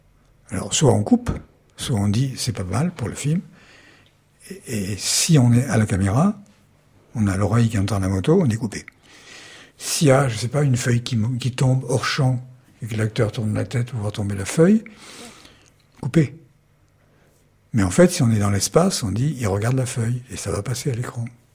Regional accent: Corsica, France; Mais je suis corse et les Corses ont aussi le sens de l'autodérision.

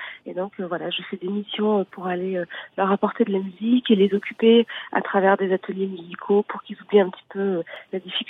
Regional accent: France; je suis française, donc je n'ai pas rien connu, j'ai pas connu de guerre

